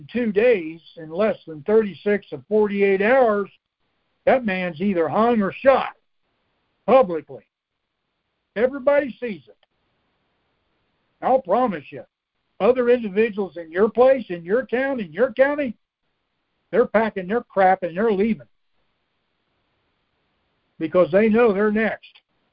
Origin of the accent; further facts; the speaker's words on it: Marion, United States; My hometown, Beth's and I's, back, I don't know what it was, 12, 15 years ago, we had a mayor of Marion